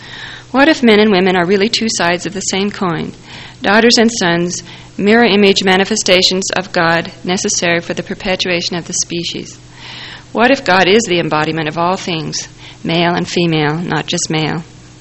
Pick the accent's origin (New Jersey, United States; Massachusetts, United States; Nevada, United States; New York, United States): Nevada, United States; Las Vegas; I grew up in Las Vegas